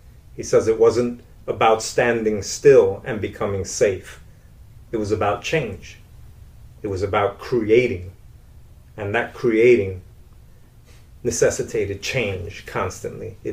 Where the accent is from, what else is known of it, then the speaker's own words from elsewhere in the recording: Camden, New Jersey, United States; I grew up in Camden, New Jersey, and I certainly did not grow up around jazz